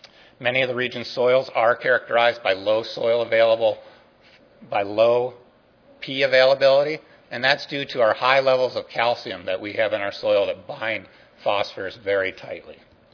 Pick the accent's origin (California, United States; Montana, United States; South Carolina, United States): Montana, United States; I'm from Montana, southwest Montana